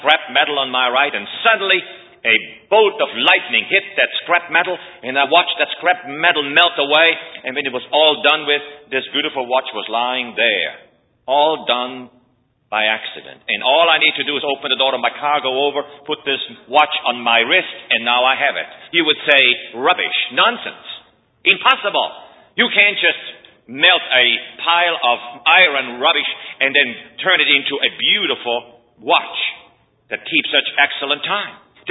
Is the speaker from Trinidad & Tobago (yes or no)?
no; Switzerland; moved away as an adult; now in United States; I didn't even believe in God when I came to your country from Switzerland. I came from Switzerland only for one purpose, to make a pile of money and to live it up.